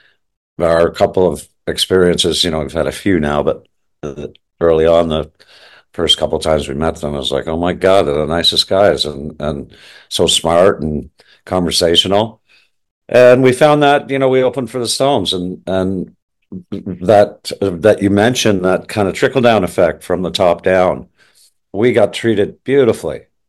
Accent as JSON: {"language": "English", "town": "Kingston", "region": "Ontario", "country": "Canada", "said": "because I think we're from Kingston and we kind of whip in and play the horseshoe, but then take off to Sudbury or wherever."}